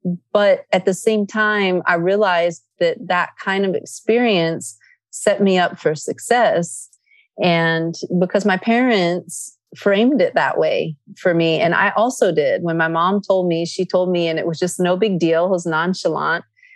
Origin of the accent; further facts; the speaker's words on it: Athens, Attica, Greece; I grew up in Greece. I was born in Athens, Greece, and my father being North African descent, mainly Egyptian and of the Berber tribe, and my mother being Greek from the island of Crete.